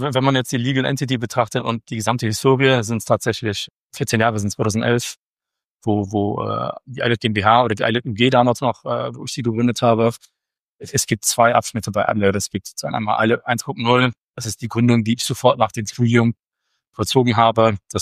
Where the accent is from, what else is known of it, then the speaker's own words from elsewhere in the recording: Cologne, North Rhine-Westphalia, Germany; born there; Ich bin gebürtiger Kölner, vom Hintergrund her Informatiker.